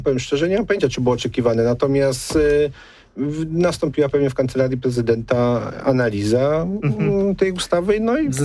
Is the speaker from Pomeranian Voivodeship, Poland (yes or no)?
no; Greater Poland Voivodeship, Poland; Natomiast ja sam pochodzę z małej miejscowości pod Witkowem